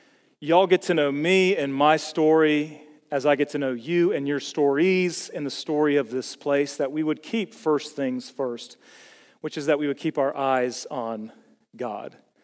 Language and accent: English; Sylva, North Carolina, United States; I'm from Western North Carolina, deep in the mountains, little town called Silva.